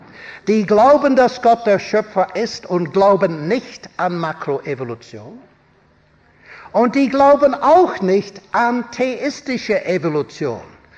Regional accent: Armagh, Northern Ireland, United Kingdom; German is a second language; Es war der Erzbischof von meiner Heimatstadt in Armagh in Irland

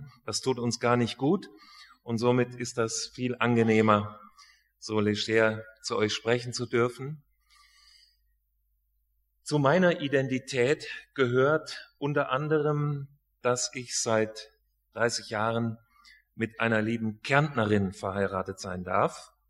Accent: Hesse, Germany; ich bin Hesse, aber wir haben badische Kinder.

